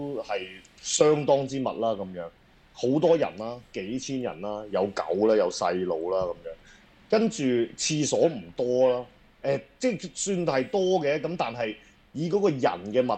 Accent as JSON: {"language": "Cantonese", "country": "China", "said": "你聽到我哋講嘢噶嘛？你知道我哋中國人嚟噶嘛？"}